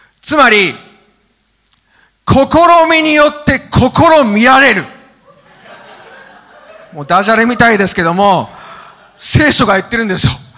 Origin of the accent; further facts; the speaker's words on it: Obihiro, Hokkaido, Japan; 僕はですね、帯広の片田舎のですね農家の長男としてですね、生まれ育ちました。